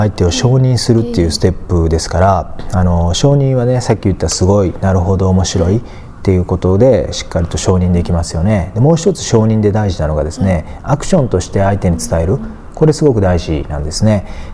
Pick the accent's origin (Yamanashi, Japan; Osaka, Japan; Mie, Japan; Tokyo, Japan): Osaka, Japan; で僕大阪人です、ね、笑わしたいです